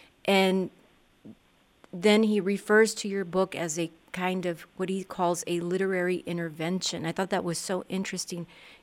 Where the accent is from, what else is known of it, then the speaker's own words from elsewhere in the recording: Laredo, Texas, United States; I'm from the border. I'm from Laredo, in Texas, and I have a border story, and a story about life there that's different from somebody from Nuevo Laredo, for instance.